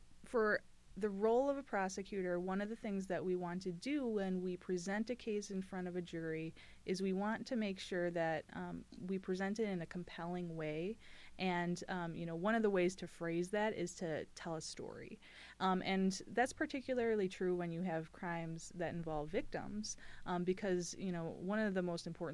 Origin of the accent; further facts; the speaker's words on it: Wisconsin, United States; This being my hometown, I was definitely hoping to be able to stay in Kenosha County.